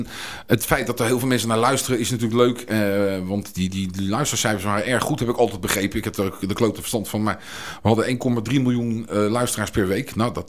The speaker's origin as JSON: {"language": "Dutch", "town": "The Hague", "region": "South Holland", "country": "Netherlands", "said": "Nou ja, het is mijn geboortegrond natuurlijk. Hè. Dus als Hagenees zit je vast met een navelstreng aan de plek waar je geboren bent."}